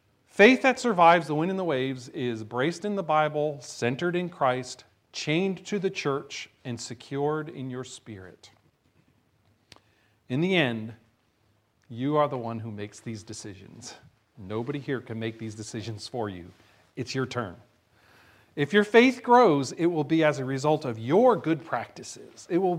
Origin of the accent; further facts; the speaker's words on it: New Jersey, United States; You know, I grew up in New Jersey. It wasn't biscuits at that point. It was bagels, but you understand.